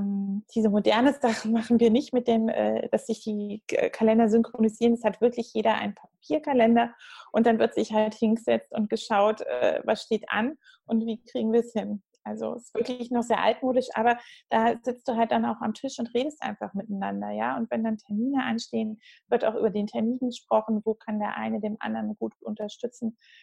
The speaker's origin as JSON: {"language": "German", "town": "Halberstadt", "region": "Saxony-Anhalt", "country": "Germany", "tie": "born or raised there", "also_born_or_lived": "Munich", "said": "Ursprünglich, also ich bin 20 Jahre in München gewesen. Ganz ursprünglich komme ich aus Sachsen-Anhalt, aus dem schönen Halberstadt. Das ist ganz nah beim Harz. Und genau, da bin ich aufgewachsen sozusagen, also in den neuen Bundesländern."}